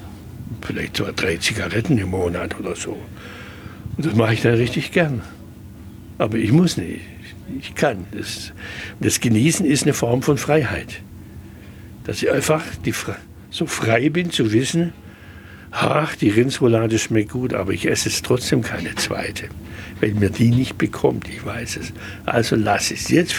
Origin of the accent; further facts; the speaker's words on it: Schwäbisch Gmünd, Baden-Württemberg, Germany; ich komme ja aus Schwäbisch Gmünd. Das ist ja in leichtsinnigster Art und Weise katholisch mit der ganzen Festerei.